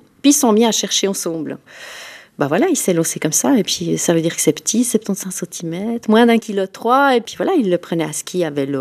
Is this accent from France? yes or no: yes; France; Dans mon enfance, j'avais grandi dans les Corps des Alpes.